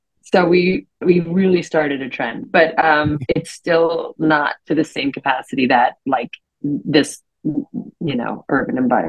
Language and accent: English; Philadelphia, Pennsylvania, United States; we lived in an urban environment where we were right outside of Philly. I was born in Philadelphia. So I'd always lived in that hustle and bustle.